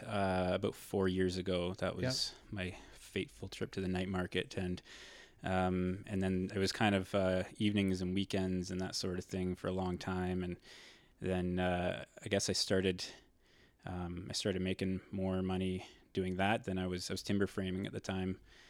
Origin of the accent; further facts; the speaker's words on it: Ontario, Canada; also born or lived in British Columbia; now in Quesnel, Canada; I grew up in Ontario, born and raised, and escaped to British Columbia for a season in Whistler, which turned into 9.